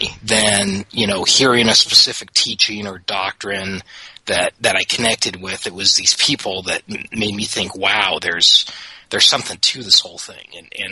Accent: California, United States; the stake I grew up in Northern California area, east of Sacramento.

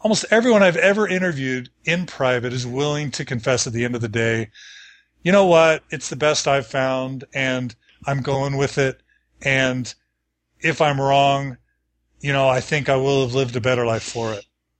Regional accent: Texas, United States; moved away as an adult; also born or lived in Washington, D.C. / Chicago / Seattle; now in Logan, United States; I grew up in Texas the whole time, you know, in the church.

